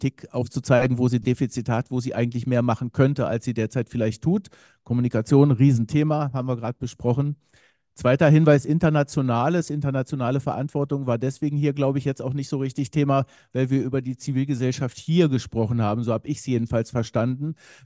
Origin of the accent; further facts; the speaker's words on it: Berlin, Germany; auch wenn ich als Berliner um Nachsicht bitte, dass ich mich nicht in Detail äußere.